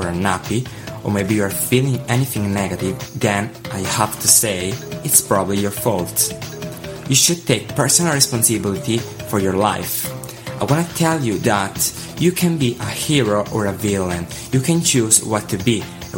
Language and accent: English; Italy; English is a second language; from Italy, and you're listening to the weekly podcast of …'s Thoughts.